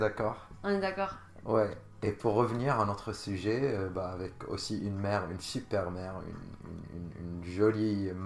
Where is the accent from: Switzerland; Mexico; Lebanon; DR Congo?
Lebanon; Jounieh, Keserwan-Jbeil; moved away as an adult; now in France; Je vis en France, ça fait presque 7 ans. Et je suis né au Liban, d'une ville qui s'appelle Jounieh. Et j'ai vécu jusqu'à mes 25 ans au Liban. Ensuite, j'ai décidé de venir en France.